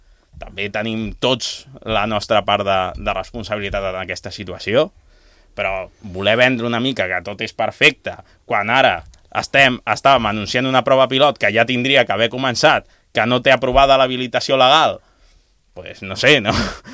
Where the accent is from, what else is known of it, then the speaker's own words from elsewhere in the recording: Barcelona, Catalonia, Spain; now in Balearic Islands, Spain; jo que soc de Barcelona, he de dir que quan vaig arribar em va sorprendre